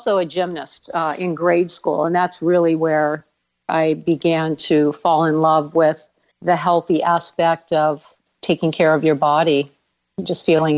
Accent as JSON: {"language": "English", "town": "Geneva", "region": "Ohio", "country": "United States", "said": "grown since then, but I'm from Geneva, Ohio, and very proud to be a Geneva Eagle."}